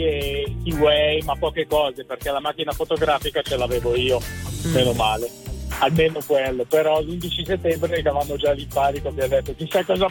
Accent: Varese, Lombardy, Italy

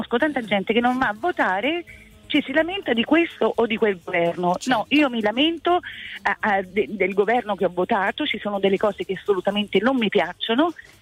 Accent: Forlì, Emilia-Romagna, Italy; Sono di Forlì

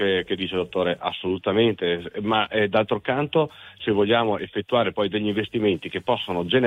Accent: Veneto, Italy; accent: Venetian; come sente dalla mia inflessione dialettale, sono veneto, dalla mia cadenza

